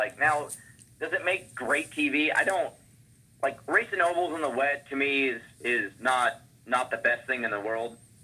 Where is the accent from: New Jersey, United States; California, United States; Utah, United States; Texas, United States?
California, United States; And growing up in California and karting, I didn't even run a lot in the rain.